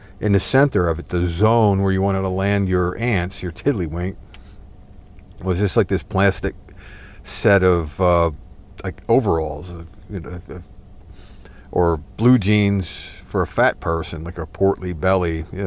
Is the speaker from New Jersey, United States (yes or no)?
yes; New Jersey, United States; See, I grew up in New Jersey, and in New Jersey, you know, we would play with actual real ants and never have a problem with it.